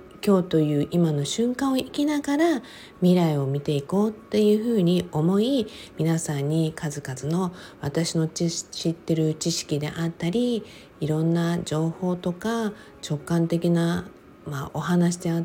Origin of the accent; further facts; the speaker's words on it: Okinawa, Japan; まあ沖縄生まれ沖縄育ちなので、その突風とかね、強風っていうんですか、その強風にはね慣れているものの